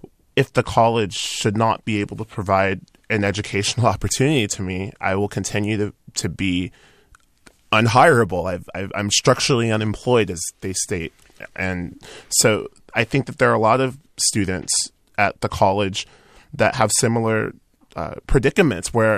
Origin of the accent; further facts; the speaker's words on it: San Francisco, California, United States; also born or lived in Los Angeles; I moved here from Los Angeles. I grew up in San Francisco but could not afford to live here, found a full-time job in Los Angeles.